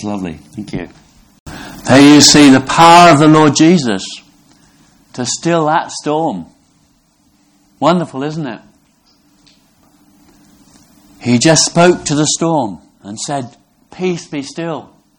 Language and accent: English; Brixham, South West England, United Kingdom; I come from Brixham.